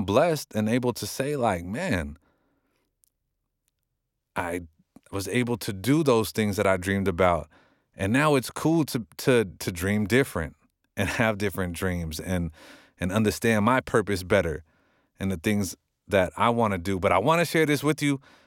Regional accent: Los Angeles, California, United States; This was like the pinnacle of my dream, was to do radio in my hometown where my family could listen to me. So that was here in Los Angeles.

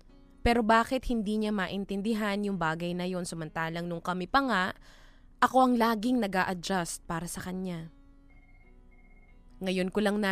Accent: Imus, Calabarzon, Philippines; At alam mo, taga-Imus ako.

